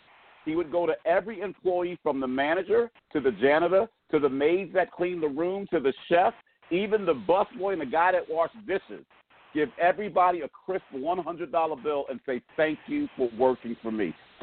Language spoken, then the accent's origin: English; New York, United States; I'm from New York. I know. I've seen it.